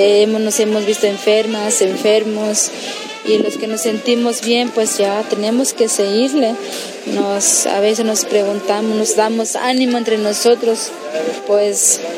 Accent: Guerrero, Mexico; estoy en mi pueblo, al Piecancingo de las Montañas, municipio de Ocotzinco Guerrero. … Estoy en mi casa

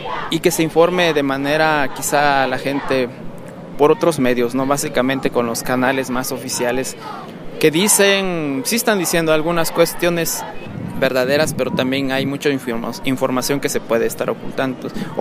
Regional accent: Guerrero, Mexico; yo no soy de Ayotzinapa, pero en Guerrero pues sí nos sentimos apoyados, ¿no?

